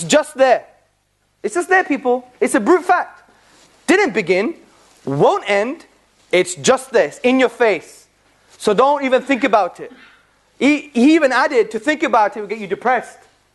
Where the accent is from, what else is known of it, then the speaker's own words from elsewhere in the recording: London, United Kingdom; I'm from Hackney in London, very dangerous place, okay?